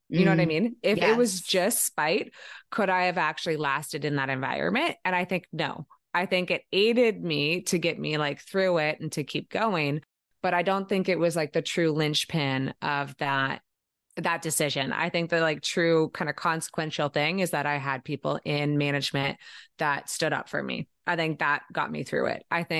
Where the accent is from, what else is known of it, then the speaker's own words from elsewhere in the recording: Canada; And being a Canadian workin